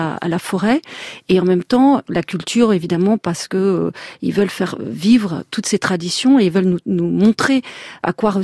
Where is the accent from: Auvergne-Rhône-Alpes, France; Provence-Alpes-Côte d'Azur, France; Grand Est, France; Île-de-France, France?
Île-de-France, France; Paris; born there; moi-même, je suis née à Paris de génération en génération depuis des lustres.